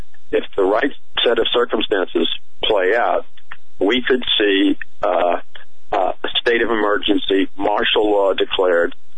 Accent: Queens, New York, United States; when I was a kid growing up in Jackson Heights, Queens

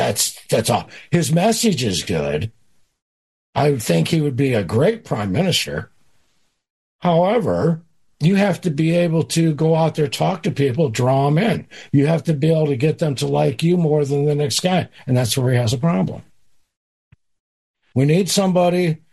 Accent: United States; Of course I'm cool with it. I'm an American.

